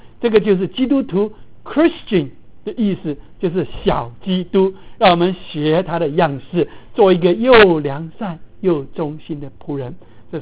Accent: China; 我们中国人也相信我们身边有那个神所差派的人

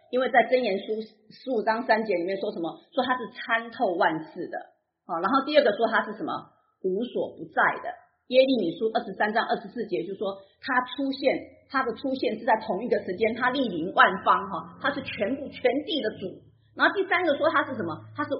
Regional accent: Taiwan; moved away; 以前我小时候在台湾的时候

